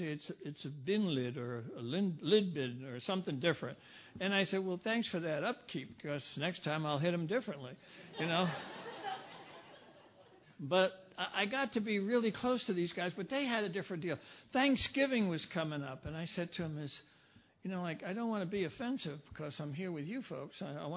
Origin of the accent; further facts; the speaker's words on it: Brooklyn, New York, United States; You know, I'm from Brooklyn. We do catch and fillet.